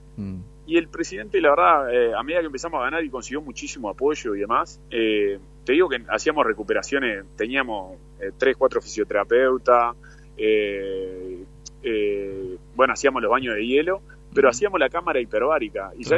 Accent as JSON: {"language": "Spanish", "country": "Ecuador", "said": "No sabía, yo soy ecuatoriano."}